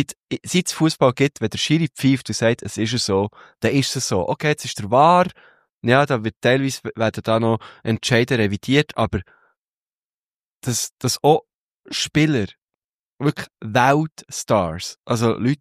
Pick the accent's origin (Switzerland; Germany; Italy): Switzerland; oder mal eigentlich schon auch ab der irgendwie zweithöchsten Liga bei uns in der Schweiz